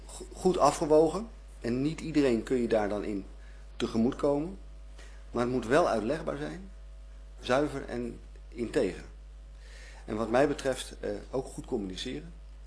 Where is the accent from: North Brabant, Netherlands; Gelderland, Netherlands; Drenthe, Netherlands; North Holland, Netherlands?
North Holland, Netherlands; Haarlem; En ooit behoorde Zuid-Schalkwijk, waar ik ben opgegroeid, ook bij onze gemeente.